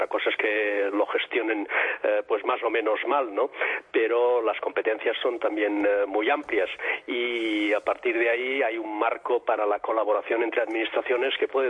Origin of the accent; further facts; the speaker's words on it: Catalonia, Spain; como ciudadano, como catalán y como español